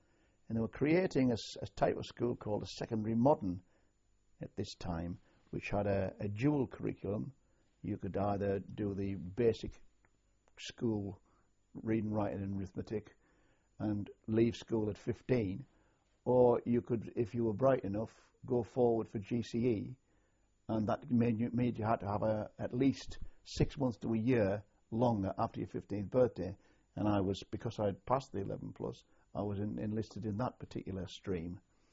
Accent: Newcastle upon Tyne, North East England, United Kingdom; born there; Yes, I was born in Newcastle upon Tyne in June 1939.

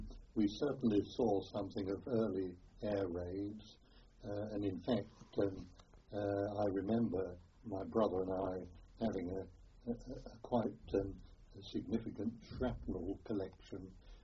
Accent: Edgware, London, United Kingdom; also born or lived in Hampstead; I was born in Hampstead in North London, and I grew up in Itchware, also in North London. This was just before the war

